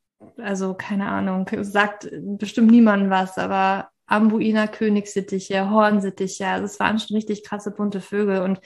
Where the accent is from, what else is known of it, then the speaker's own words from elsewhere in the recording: Berlin, Germany; born there; Leute, ich bin eigentlich nicht in Berlin aufgewachsen. Ich bin nicht aus Berlin. Ich bin in Berlin geboren.